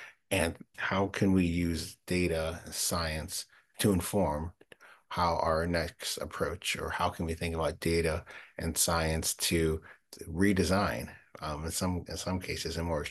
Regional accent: Midwest, United States; also born or lived in Ohio / Michigan; So personally, I am a Midwesterner born and raised. So spent a lot of time in Ohio and Michigan

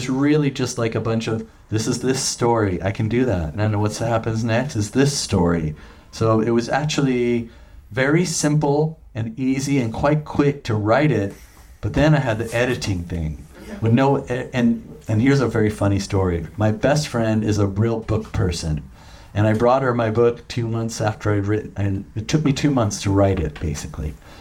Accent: Seattle, Washington, United States; I'm from Seattle, and our little grunge scene would never have been anything

